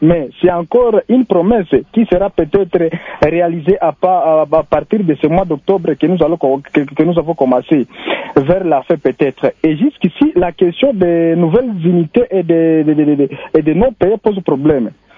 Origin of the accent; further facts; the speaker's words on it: North Kivu, DR Congo; chez nous, dans le Nord Kivu, précisément à Kiwanja, dans les Rutshuru